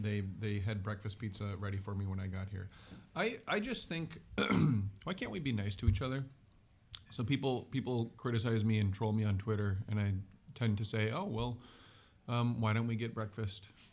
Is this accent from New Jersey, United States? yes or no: no; Decorah, Iowa, United States; born and raised in Decorah.